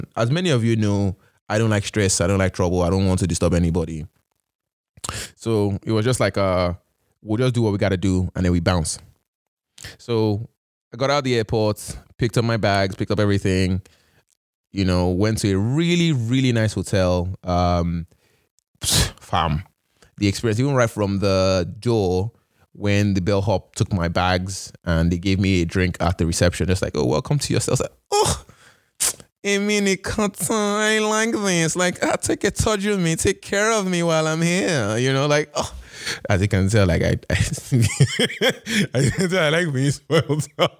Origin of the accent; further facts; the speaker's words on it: Nigeria; would they have bothered me the same had I used my Canadian passport with a visa versus coming in as a Nigerian